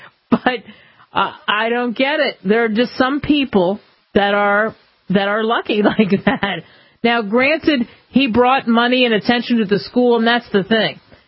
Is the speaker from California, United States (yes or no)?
no; New Jersey, United States; I'm from New Jersey. He's from New Jersey.